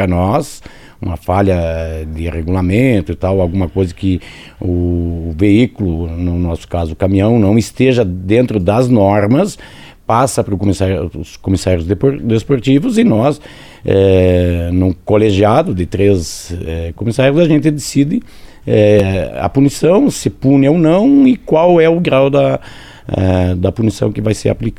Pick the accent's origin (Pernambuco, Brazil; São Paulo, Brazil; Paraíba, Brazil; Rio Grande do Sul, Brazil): Rio Grande do Sul, Brazil; tem comissários que é daqui do Paraná, tem comissários que é do Rio Grande do Sul, eu venho de lá.